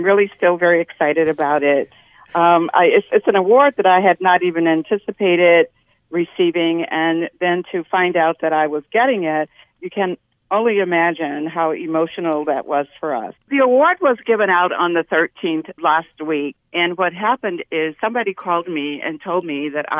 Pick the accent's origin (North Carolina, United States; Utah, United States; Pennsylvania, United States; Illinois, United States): Illinois, United States; now in Gary, United States; And so I came to Gary because I'm originally from Illinois. I came to Gary and or to Northwest Indiana.